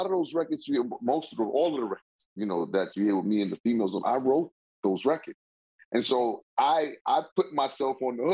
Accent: Queens, New York, United States; You know, I'm from Queens, and so we kind of fit in somewhere in the middle there.

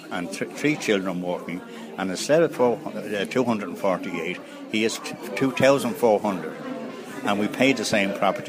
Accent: Raheny, Leinster, Ireland; I'm from Raheny

